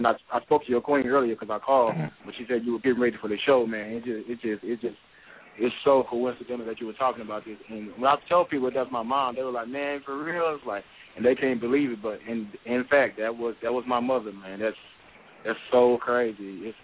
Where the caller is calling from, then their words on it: Memphis, Tennessee, United States; I'm calling from Memphis, as you know.